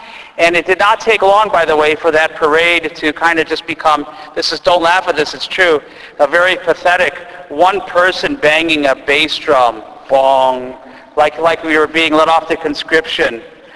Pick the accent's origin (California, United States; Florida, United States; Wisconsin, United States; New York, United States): Wisconsin, United States; Milwaukee; that has to do with growing up in Milwaukee.